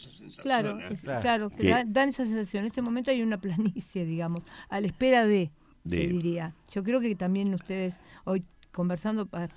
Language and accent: Spanish; Berisso, Buenos Aires Province, Argentina; yo soy de Berisso, soy de otra ciudad, una ciudad de inmigrantes